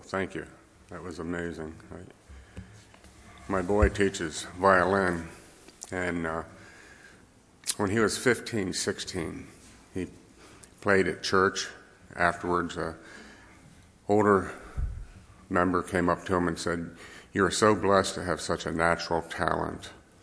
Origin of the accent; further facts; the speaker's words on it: Ireland; So I'm Irish, so you're going to have to assume that I really didn't care what color it was